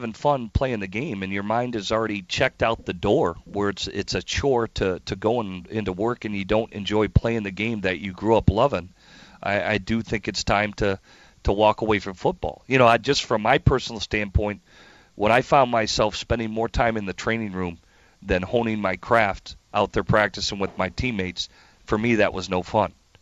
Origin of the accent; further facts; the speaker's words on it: Detroit, Michigan, United States; As everybody knows, Detroit's my hometown, and they just can't believe it.